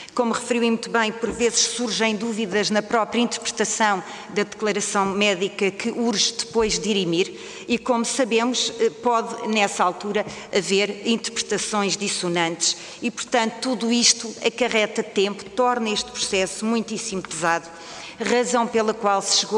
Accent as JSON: {"language": "Portuguese", "country": "Portugal", "said": "que nos orgulha a todos como portugueses"}